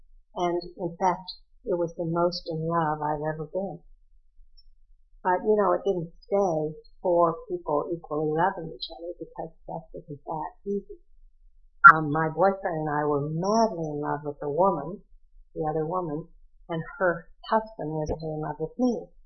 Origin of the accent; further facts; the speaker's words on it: Ohio, United States; He had the same problem I did growing up in Ohio.